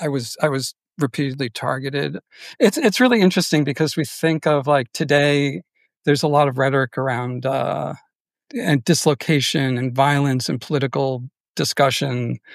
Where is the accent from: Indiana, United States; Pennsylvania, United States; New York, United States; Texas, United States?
New York, United States; Brooklyn; I was born on a dirt road in, far out in South Brooklyn.